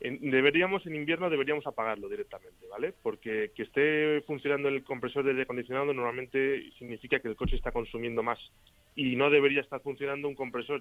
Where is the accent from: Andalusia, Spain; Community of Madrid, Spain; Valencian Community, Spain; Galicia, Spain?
Community of Madrid, Spain; Brunete; now in Villanueva de la Cañada, Spain; yo soy de diferentes sitios. Yo nací en Madrid, me crié en Brunete, que mando saludos a mis padres que están allí, y yo vivo desde hace ya unos cuantos años en Villanueva de la Cañada.